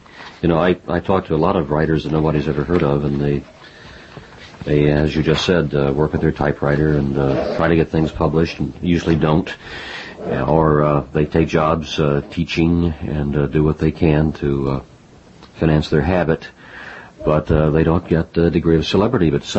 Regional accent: Midwest, United States; Well, I grew up in the Midwest, and I would say that my household was not literary.

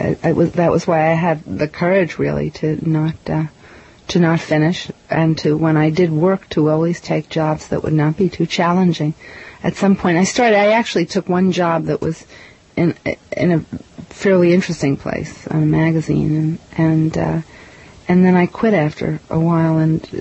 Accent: Bronx, New York, United States; Well, I'm a real New York kid. I was born in the Bronx, raised in the Bronx, and most of my married life was spent in Manhattan.

